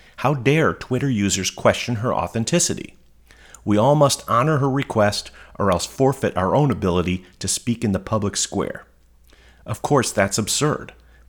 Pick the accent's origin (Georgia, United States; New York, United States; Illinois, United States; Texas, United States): Illinois, United States; Chicago; Growing up in Chicago, I used to love how the Tribune said I was a Scorpio, while the Sun-Times called me a Libra.